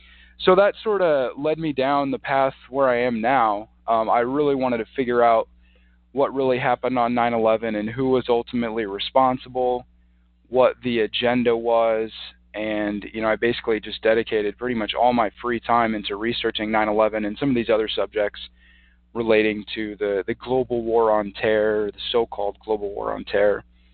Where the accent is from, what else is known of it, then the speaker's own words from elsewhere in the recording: Nebraska, United States; I'm originally from Nebraska, and I was going to school in Nebraska